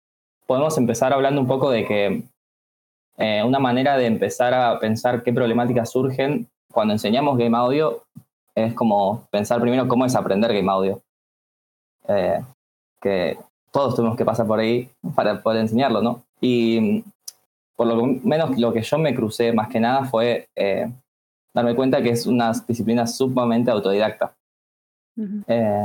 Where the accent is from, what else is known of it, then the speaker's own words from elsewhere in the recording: Esquel, Chubut, Argentina; Soy diseñador sonoro de Esquel Chubut, Argentina. Para los que no conozcan, es más hacia el sur, en la parte de la Patagonia. Más del lado de la cordillera. Ahí cerca de montañas, arroyitos